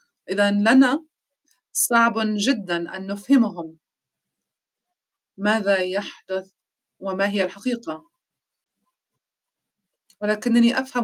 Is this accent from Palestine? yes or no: yes; Palestine; وهذا من منظوري أنا من فلسطين